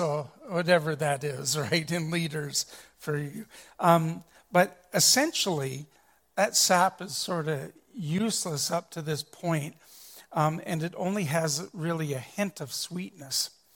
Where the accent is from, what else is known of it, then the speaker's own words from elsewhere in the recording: Ontario, Canada; When I was growing up in Ontario, I remember countless trips to Midland, Ontario, where they have maple trees, tons of maple trees.